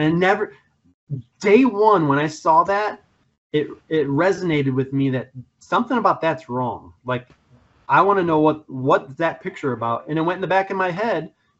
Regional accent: Columbus, Ohio, United States; No, well, Columbus, Ohio is my hometown. That's where I live.

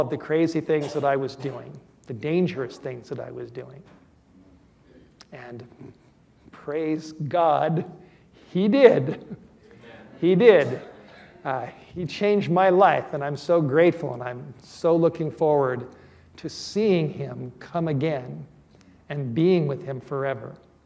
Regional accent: California, United States; I grew up in Southern California in a secular Jewish home in the Hollywood Hills.

